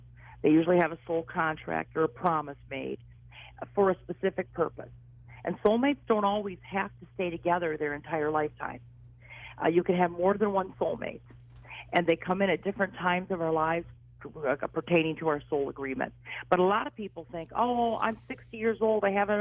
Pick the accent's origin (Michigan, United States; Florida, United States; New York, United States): Michigan, United States; Detroit; born there; Yes, I was born in Detroit.